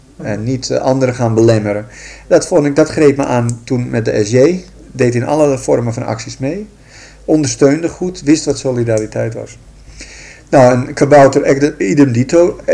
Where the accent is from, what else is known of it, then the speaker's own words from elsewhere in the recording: Amsterdam, North Holland, Netherlands; also born or lived in Dordrecht; Ik ben geboren in Dordrecht. Ja, dat is al ol. Voor de rest ben ik in hart en nieren Amsterdam altijd geweest.